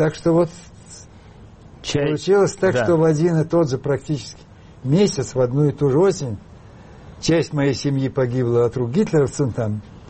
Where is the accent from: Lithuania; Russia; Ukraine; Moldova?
Russia; Moscow; я вообще никуда из Москвы не выезжал.